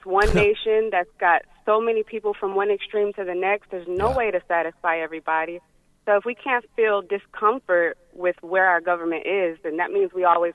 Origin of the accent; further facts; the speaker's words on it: United States; And me personally, I'm an American and I'm proud.